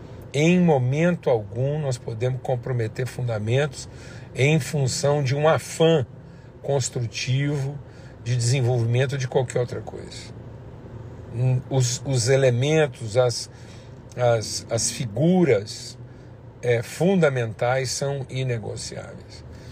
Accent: Brazil; nós, como brasileiros, estamos vivendo um dos momentos mais intensos

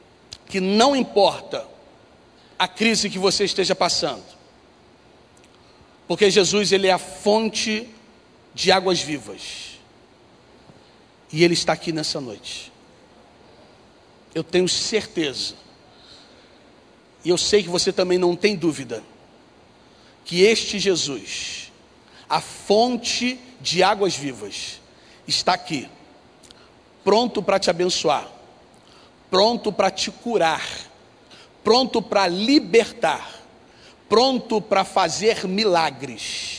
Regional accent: Rio de Janeiro, Brazil; Sou batista desde bebê. Tenho 46 anos de batista. Mas na minha juventude, morando eu em Jacarepaguá

